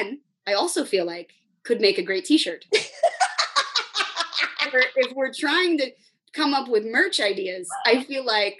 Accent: California, United States; That's I'm a white from Orange County.

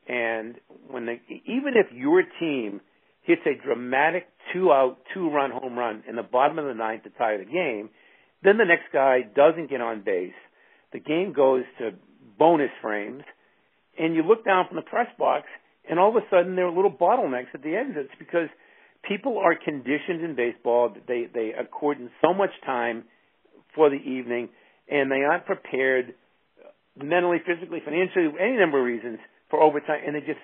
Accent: Boston, Massachusetts, United States; that surprises some people that I grew up in Fenway

